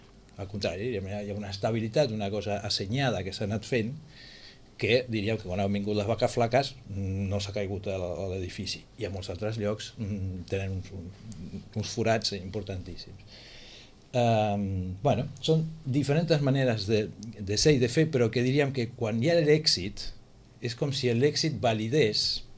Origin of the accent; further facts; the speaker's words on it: Catalonia, Spain; perquè jo també sóc català, jo també sóc del Barça